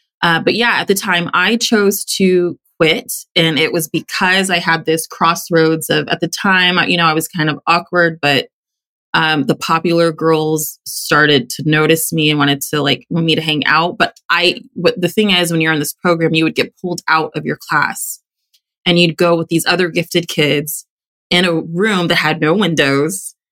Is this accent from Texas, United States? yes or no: yes; Texas, United States; I grew up in Texas, and so it was called gifted and talented.